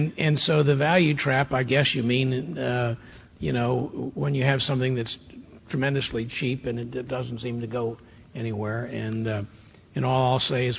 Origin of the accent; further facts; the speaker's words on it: Washington, D.C. area, United States; A great example of this is that I grew up in the Washington, D.C. suburbs